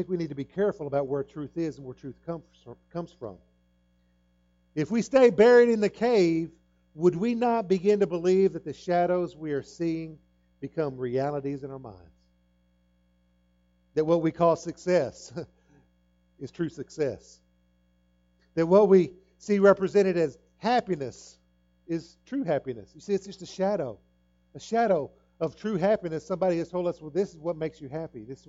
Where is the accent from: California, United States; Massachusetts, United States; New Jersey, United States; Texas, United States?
Texas, United States; Fort Stockton; When I grew up out in West Texas, you could always smell the rain. And I've smelled rain here, but it doesn't smell nothing like out in Fort Stockton, Texas.